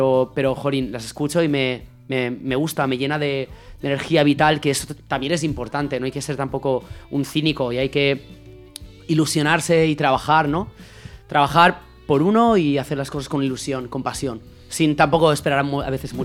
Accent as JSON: {"language": "Spanish", "town": "Ontinyent", "region": "Valencian Community", "country": "Spain", "tie": "born or raised there", "said": "una en mi ciudad natal, Ontinyent, el 10 de mayo"}